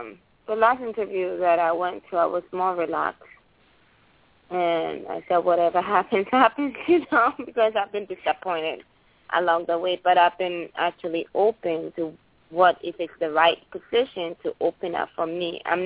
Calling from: Chicago, Illinois, United States; Chicago. Yes.

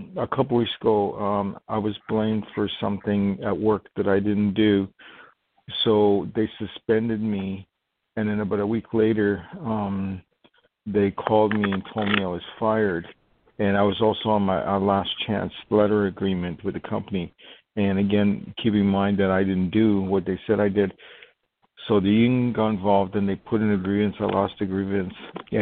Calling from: New York, United States; Oh, I'm calling from New York.

